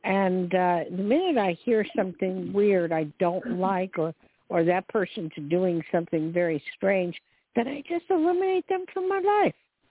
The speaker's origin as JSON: {"language": "English", "region": "New Jersey", "country": "United States", "said": "and I'm from Jersey, so I know the area."}